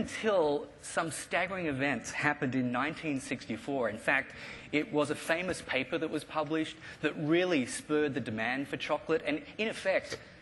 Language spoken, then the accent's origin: English; Australia; I'm Australian. Any Australians in the audience?